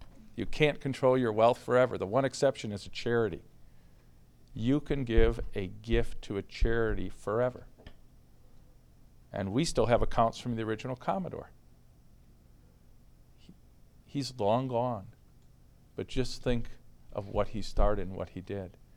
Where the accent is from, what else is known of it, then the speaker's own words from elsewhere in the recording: Milwaukee, Wisconsin, United States; I grew up where you really had to be a loyal fan. So I grew up in Milwaukee. I used to watch the old Braves games.